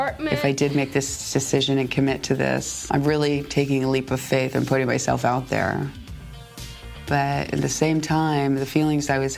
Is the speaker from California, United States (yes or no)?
yes; Los Angeles, California, United States; I grew up in Los Angeles, California. My parents raised me kind of unconventionally.